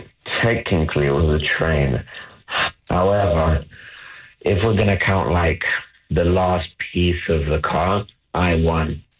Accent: England, United Kingdom; also born or lived in Brazil; now in Chicago, United States; And yeah, I grew up in England.

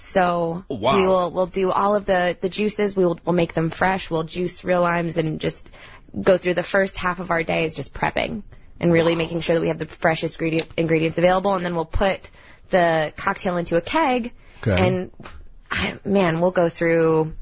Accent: Mexico City, Mexico; and I'm from Mexico City originally. So it's really fun to be able to play with the things from my culture.

